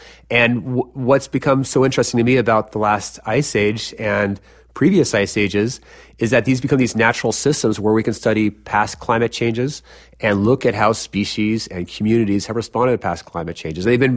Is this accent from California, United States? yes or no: yes; San Francisco, California, United States; Well, I grew up in San Francisco, California, and I went to a school in Ohio at Oberlin College.